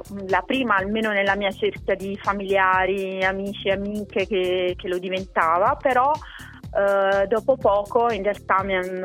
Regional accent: Salerno, Campania, Italy; Sì, io sono di Salerno.

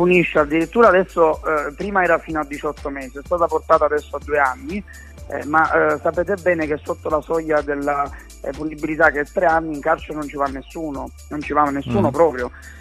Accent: Trapani, Sicily, Italy; qui io sono originario di Trapani, sono siciliano

